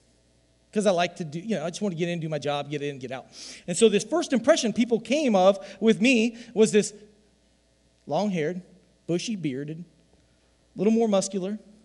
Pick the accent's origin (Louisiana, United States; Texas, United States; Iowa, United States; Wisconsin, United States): Iowa, United States; I'm from Southeast Iowa, which is just about being a hillbilly.